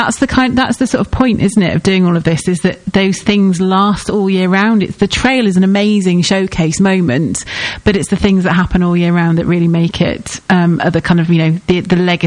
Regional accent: Newcastle, North East England, United Kingdom; But it's like when I was brought up in Newcastle

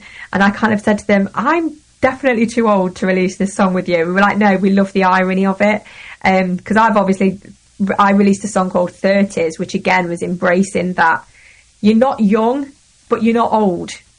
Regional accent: United Kingdom; I'm very proud of being a British artist.

